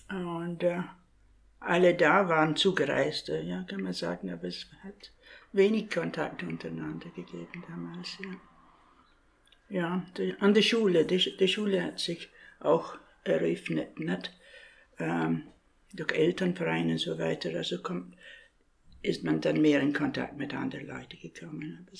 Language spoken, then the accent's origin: German; Orkney, Scotland, United Kingdom; also born or lived in Shetland; now in Germany; Ich bin in Shetland geboren, Orkney aufgewachsen, aber die haben große Ähnlichkeiten.